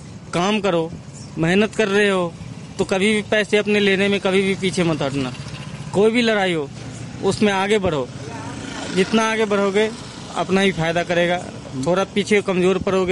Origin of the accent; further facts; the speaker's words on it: Bihar, India; now in Manesar, India; बिहार से, IIT मानेसर, मैं बिहार के रहने वाला हूँ।